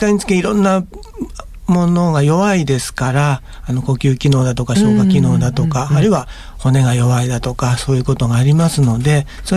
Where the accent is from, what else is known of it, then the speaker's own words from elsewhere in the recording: Kansai, Japan; 元々私はあの関西出身でして